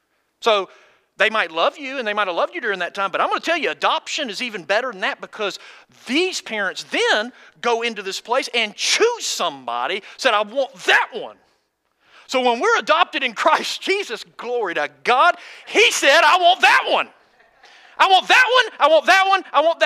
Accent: Athens, Georgia, United States; I'm from Athens, Georgia, Clark County.

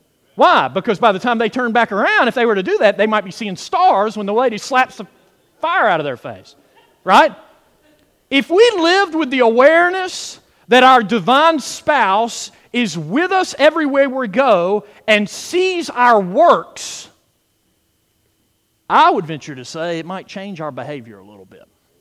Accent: Athens, Georgia, United States; I was born and raised in Athens. And what's in Athens? The University of Georgia.

